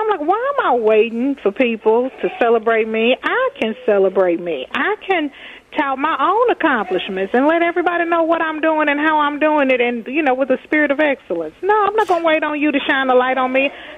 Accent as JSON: {"language": "English", "region": "Texas", "country": "United States", "lives_now": "Minnesota, United States", "said": "I'm from Texas."}